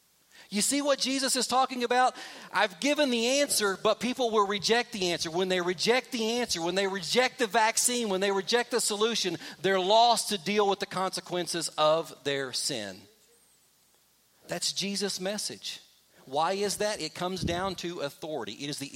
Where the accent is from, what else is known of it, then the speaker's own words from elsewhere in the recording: Kentucky, United States; I grew up in Kentucky, a tobacco state.